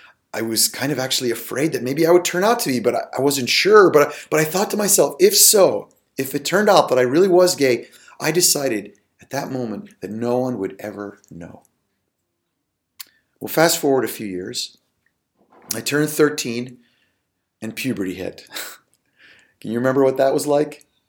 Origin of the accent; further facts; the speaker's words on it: Lebanon; And they found out I was from Lebanon, and they thought, well, where's Lebanon? And they discovered, oh yeah, that's right, that's that little country in the Middle East.